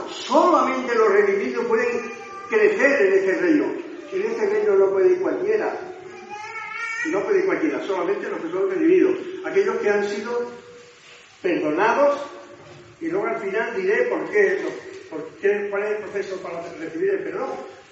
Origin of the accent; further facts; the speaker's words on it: Plasencia, Extremadura, Spain; Yo recuerdo, cuando era chico, recuerdo que en Plasencia